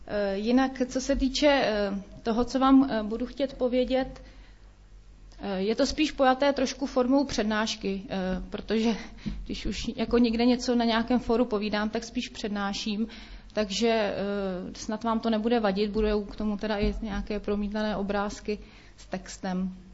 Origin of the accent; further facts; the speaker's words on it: Prague, Czechia; moved away as an adult; now in Havlíčkův Brod, Czechia; pocházím z Prahy, ale už vlastně 12. rok žiju na Vysočině v Havlíčkově Brodě. Přišla jsem sem vlastně za prací po promoci hnedka.